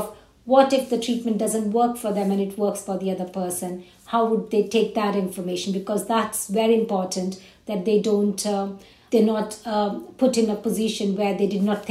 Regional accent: India; So I was born and brought up in India.

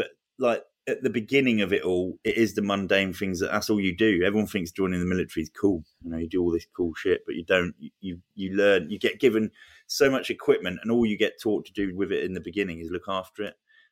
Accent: Luton, East of England, United Kingdom; You know, I grew up in Luton.

